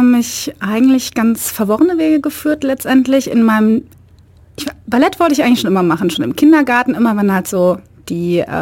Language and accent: German; Düsseldorf, North Rhine-Westphalia, Germany; now in Ulm, Germany; Ich bin nicht in Ulm geboren, ich komme aus Düsseldorf und bin dann nach meiner Ausbildung nach Ulm gekommen